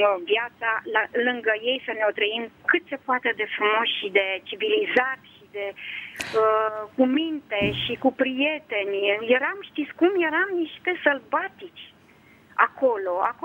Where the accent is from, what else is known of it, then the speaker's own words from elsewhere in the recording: Motru, Gorj County, Romania; Și au crescut-o acolo, în Oltenia, la Mutru, și au crescut-o mare, au dat-o la școală, la facultate și atât, că s-au măritat cum era pe vremuri mai repede, mai devreme, și m-au crescut lângă ei acolo.